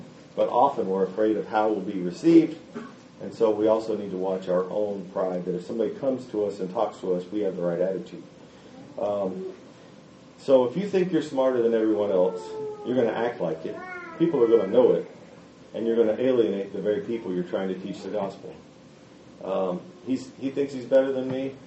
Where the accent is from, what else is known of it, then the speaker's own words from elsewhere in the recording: Florida, United States; And when I was thinking of my own life as a young Christian growing up in Florida, I grew up in a congregation probably about twice this size.